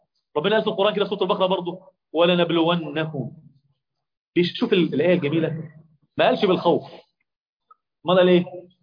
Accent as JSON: {"language": "Arabic", "country": "Egypt", "said": "بيقولوا في المثل عندنا في مصر، من حكم في ماله فما إيه؟ ظلم."}